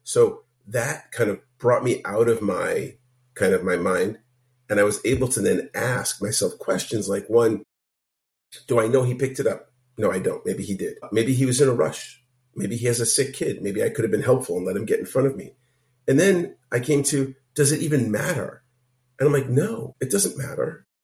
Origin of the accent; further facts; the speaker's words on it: Brooklyn, New York, United States; Like I grew up in Brooklyn and I know some streets